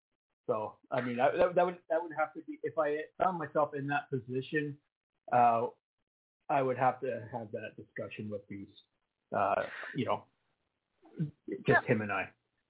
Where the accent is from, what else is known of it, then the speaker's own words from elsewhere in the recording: Calgary, Alberta, Canada; now in Nanaimo, Canada; I grew up in Calgary. I spent a lot of my time in Calgary.